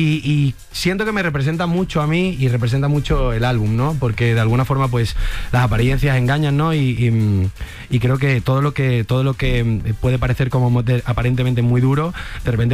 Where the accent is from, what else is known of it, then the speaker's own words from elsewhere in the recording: Andalusia, Spain; no hay nada más andaluz y más de mi tierra, ¿no?, que un azulejo.